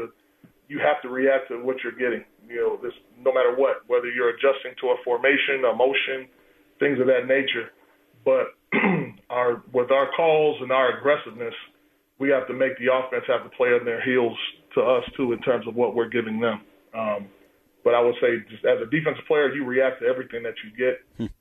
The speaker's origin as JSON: {"language": "English", "region": "New York", "country": "United States", "said": "I grew up watching them all the time. You know, I'm a New Yorker."}